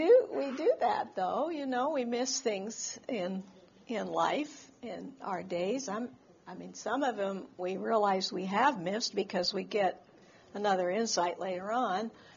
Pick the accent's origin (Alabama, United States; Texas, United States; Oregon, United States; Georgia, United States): Oregon, United States; moved away as an adult; now in Connecticut, United States; We moved from Oregon, from Oregon to Connecticut when I was 32 years old.